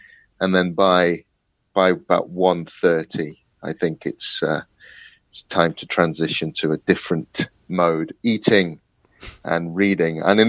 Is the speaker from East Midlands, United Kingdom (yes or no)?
yes; Nottingham, East Midlands, United Kingdom; also born or lived in Berlin; now in London, United Kingdom; About 6 years I've been living in London now, and I'm originally from Nottingham, which is in the Midlands